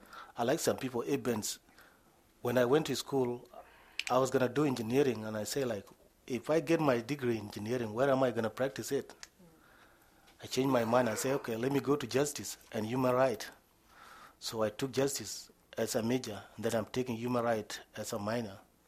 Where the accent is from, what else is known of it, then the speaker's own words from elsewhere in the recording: Jonglei, South Sudan; For example, the state that I came from Jonglei State, where there are like tribal wars between Murle and Dinka Bor